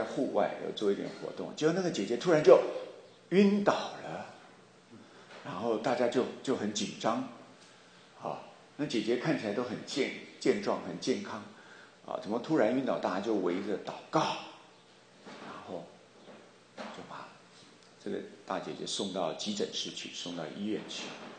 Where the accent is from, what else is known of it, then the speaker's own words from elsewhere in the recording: Taiwan; moved away as an adult; 那我在那里出生，我的大半辈子也都在台湾啊，出生、成长、读书啊，读书，恋爱、结婚、生孩子、工作，全部都在台湾啊，